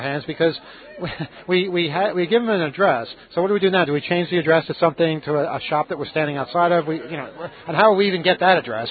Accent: United States; I'm at a payphone. I'm an American. I don't know anything.

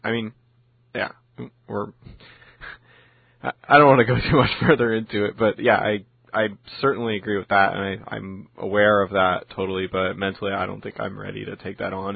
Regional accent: New York City, New York, United States; Yeah, I'm a New Yorker.

